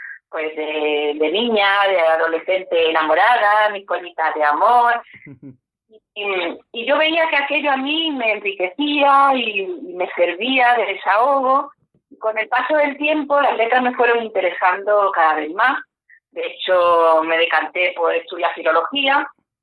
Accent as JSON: {"language": "Spanish", "town": "Cádiz", "region": "Andalusia", "country": "Spain", "tie": "born there", "moved": "yes", "lives_now": "Madrid, Spain", "said": "vais a notar enseguida por mi forma de hablar que no soy de la Comunidad de Madrid, aunque llevo aquí casi 30 años, pero nací en Cádiz, así que sigo siendo andaluza."}